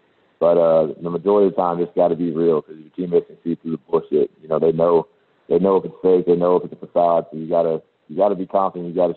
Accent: United States; You know, being American, being up here, but having a voice

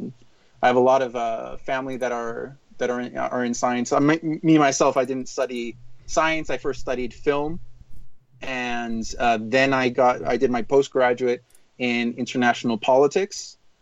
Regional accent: Burbank, California, United States; I grew up kind of in between the border between Burbank and North Hollywood.

